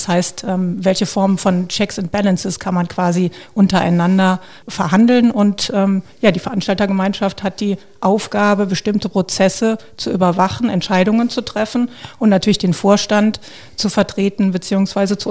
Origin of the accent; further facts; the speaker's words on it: Waldbröl, North Rhine-Westphalia, Germany; ich komme aus Waldbröl, bin da derzeit auch wohnhaft und da auch geboren. Ich bin also ein oberbergisches Mädchen, so kann man sagen.